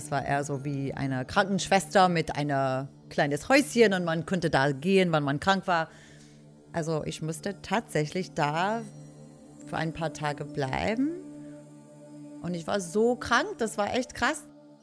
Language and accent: German; New York, United States; German is a second language; Ich komme aus New York, aber nicht aus der Stadt direkt, sondern ein bisschen Speckgürtel, das heißt Long Island, das ist nicht weit weg von Manhattan, aber eher so mit Häuser und ein bisschen mehr Natur umrum.